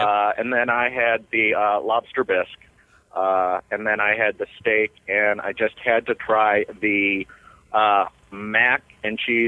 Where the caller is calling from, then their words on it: Mount Lebanon, Pennsylvania, United States; Although my area code says I'm calling from Dayton, I am actually calling from Mount Lebanon, PA.